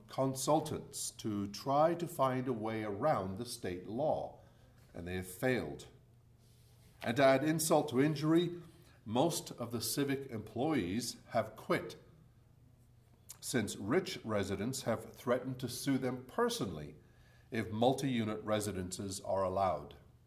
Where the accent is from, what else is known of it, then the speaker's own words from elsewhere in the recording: Scotland, United Kingdom; also born or lived in Northern England; Growing up in Scotland and Northern England, I was well aware that our family was poor.